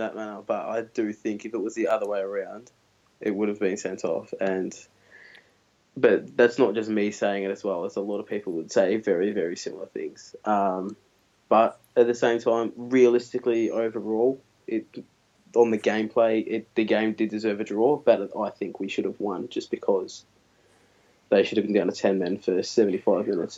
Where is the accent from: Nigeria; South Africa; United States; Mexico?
Nigeria; I'm Nigerian.